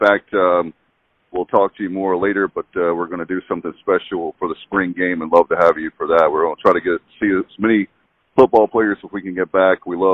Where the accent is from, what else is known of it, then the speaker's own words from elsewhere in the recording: Williamson, North Carolina, United States; I'm from Williamson, you're from Robertsonville